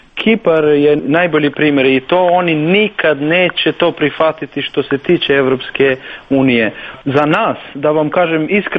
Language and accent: Serbian; Orahovac, Prizren District, Kosovo; ja sam iz Oravca